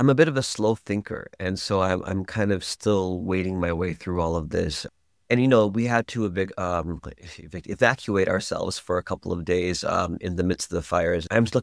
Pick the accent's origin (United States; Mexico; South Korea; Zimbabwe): Mexico; my family's from Indonesia, my family's from Mexico, I'm from Mexico, we can just handle this, right?